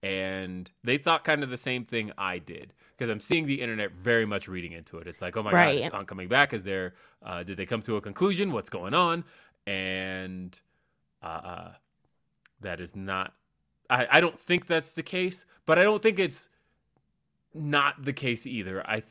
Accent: Chicago, Illinois, United States; I will say I love my hometown wrestling crowd. Chicago is truly something else.

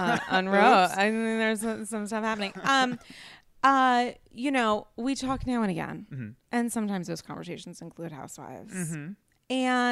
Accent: New York, United States; LA sucks because I'm a New Yorker, blah, blah, blah.

